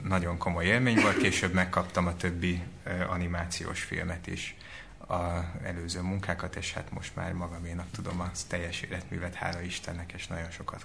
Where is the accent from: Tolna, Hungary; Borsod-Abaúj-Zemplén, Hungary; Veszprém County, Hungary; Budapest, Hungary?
Budapest, Hungary; aki harmadik generációs budapesti vagyok